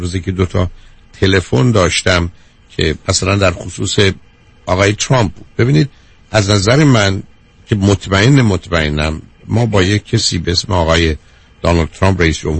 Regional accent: Iran; برای من به عنوان یه ایرانی

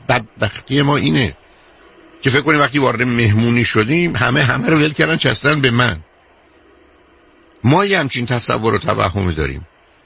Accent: Shiraz, Fars, Iran; moved away

